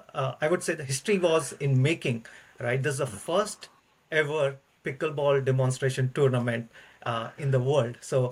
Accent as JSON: {"language": "English", "country": "India", "tie": "born or raised there", "moved": "yes", "lives_now": "United States", "said": "I grew up in India, but have been settled in the United States for some time now."}